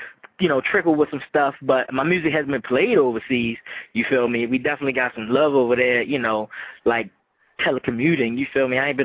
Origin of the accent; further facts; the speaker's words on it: Baltimore, Maryland, United States; I'm from Baltimore, which is a small, big city